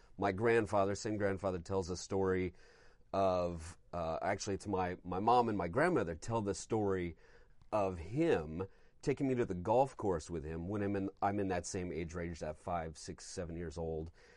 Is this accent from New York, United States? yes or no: no; St. Louis, Missouri, United States; I'm from St. Louis, and we have a crippling baseball addiction in that town, as it's referred to often.